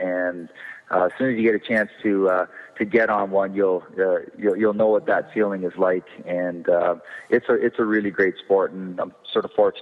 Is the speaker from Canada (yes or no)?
yes; Ontario, Canada; I'm from Northern Ontario